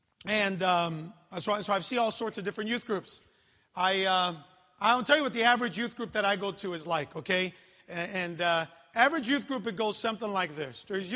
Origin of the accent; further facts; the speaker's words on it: Chicago, Illinois, United States; Number two, I grew up in Chicago. All right. South Side.